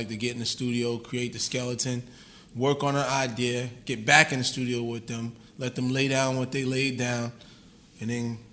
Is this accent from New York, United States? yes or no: yes; Queens, New York, United States; I'm from South Jamaica, Queens.